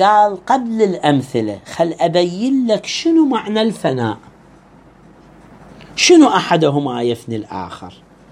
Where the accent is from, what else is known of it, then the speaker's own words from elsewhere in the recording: Iraq; ساي كوم كلمة عندنا بالعراق